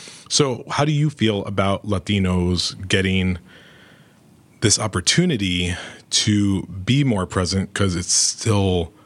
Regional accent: New York, United States; And I was familiar with the show because also I'm from New York and, you know, it's born in us

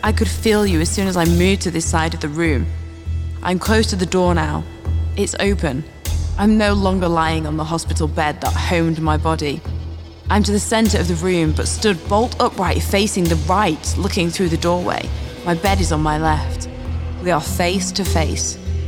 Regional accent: Northern England, United Kingdom; I'm Northern English

